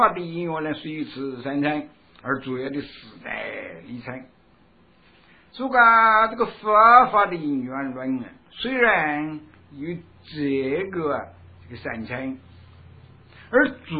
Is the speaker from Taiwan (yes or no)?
no; China; 特别是我们中国人像啊一种啊这个观念，书法一下子一啊，这个下呀就指的中华的文化